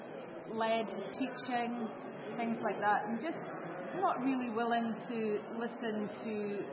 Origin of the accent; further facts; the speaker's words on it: Scotland, United Kingdom; Aberdeenshire.